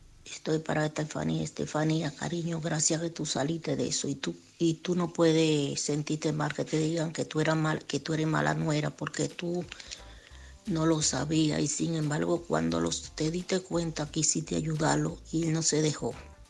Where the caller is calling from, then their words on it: Alcorcón, Community of Madrid, Spain; de Madrid, de Alcorcón.